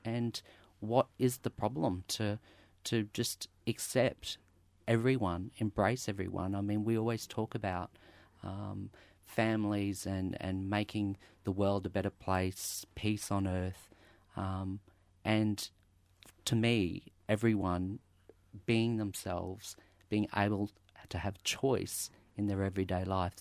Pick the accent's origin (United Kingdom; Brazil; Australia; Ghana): Australia; Townsville, Queensland; now in Brisbane, Australia; So my parents, I moved to Brisbane from Townsville.